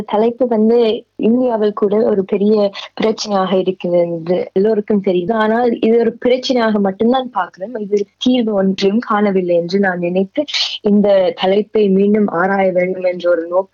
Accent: Australia; நான் ஆஸ்திரேலியாவிலே பிறந்து வளர்ந்து தமிழ் பாடசாலை முன் பள்ளியில் இருந்தே தொடங்கினேன்.

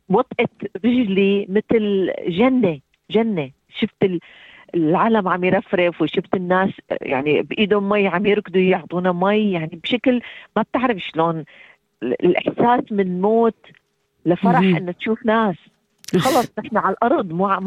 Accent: Damascus, Damascus Governorate, Syria; moved away; لما طلعنا من الشام ما بنعرف وين نروح، يعني بأي بلد قد تقبلنا.

